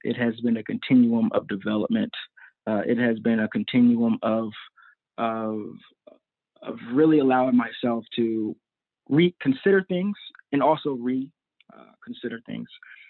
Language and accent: English; West Virginia, United States; And so that's definitely been critical in my understanding growing up in West Virginia, how race plays in my life and just in general.